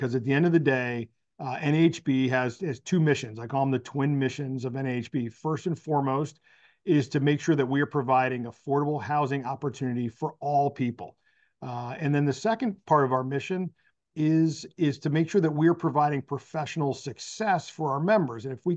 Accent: Connecticut, United States; moved away as an adult; I'm originally from Connecticut, came down in 1995 to work for a member of Congress.

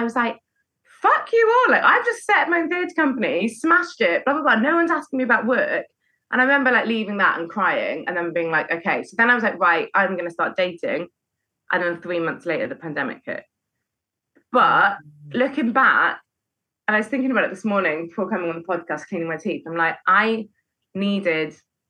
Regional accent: Wales, United Kingdom; also born or lived in London; I'm from Pembrokeshire in West Wales, where I now live, but I was living in London at the time.

